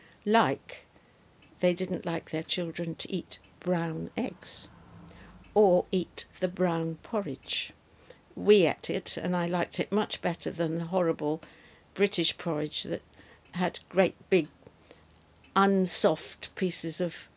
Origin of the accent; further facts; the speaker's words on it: South Africa; born there; Well, I was born in South Africa, so I don't really have memory of the war